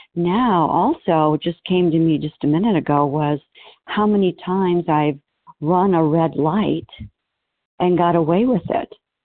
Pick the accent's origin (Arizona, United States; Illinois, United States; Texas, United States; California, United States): Arizona, United States; from Arizona.